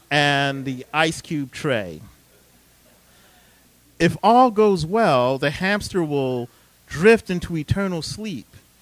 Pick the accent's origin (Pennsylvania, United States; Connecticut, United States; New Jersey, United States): Pennsylvania, United States; Philadelphia; just from growing up in West Philadelphia